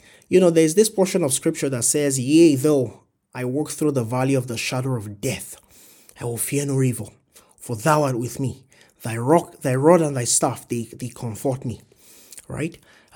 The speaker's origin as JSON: {"language": "English", "country": "Nigeria", "said": "you know, I come from Nigeria."}